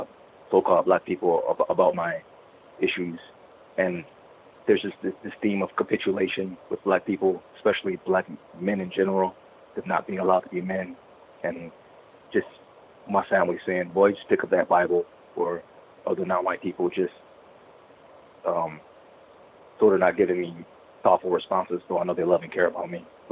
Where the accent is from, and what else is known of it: Michigan, United States